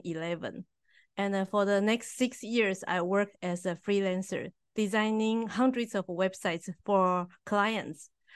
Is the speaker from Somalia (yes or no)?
no; Taiwan; first language Mandarin; English is a second language; I'm from Taiwan. My native language is Mandarin in speaking and traditional Chinese in writing.